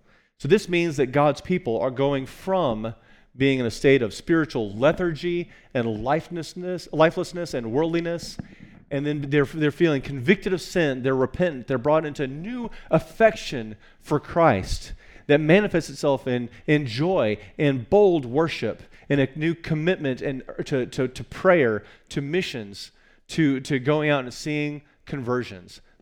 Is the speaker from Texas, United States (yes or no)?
yes; Texas, United States; And so I grew up here in Texas, and when I bring up the word revival, if you grew up here, you may have said, like, oh, right, that's that thing we schedule.